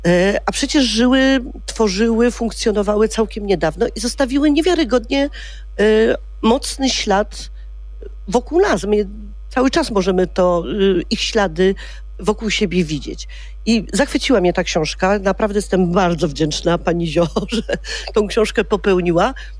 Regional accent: Kraków, Lesser Poland, Poland; born there; ja jestem krakowianką z urodzenia.

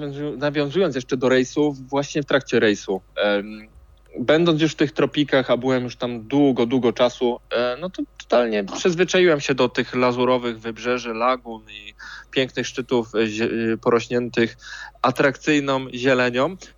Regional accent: Jastrzębie-Zdrój, Silesian Voivodeship, Poland; ja pochodzę z Jastrzębia Zdroju, więc górnictwo we krwi, że tak powiem.

